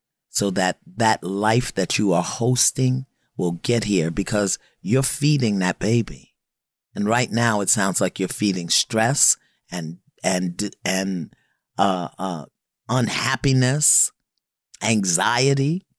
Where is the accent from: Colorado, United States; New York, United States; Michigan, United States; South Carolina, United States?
New York, United States; Brooklyn; I'm old school and I'm hardcore and I'm from Brooklyn.